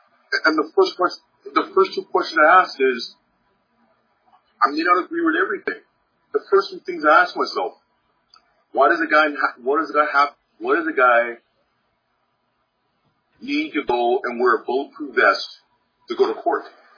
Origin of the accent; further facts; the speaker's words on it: Canada; I grew up here in Canada.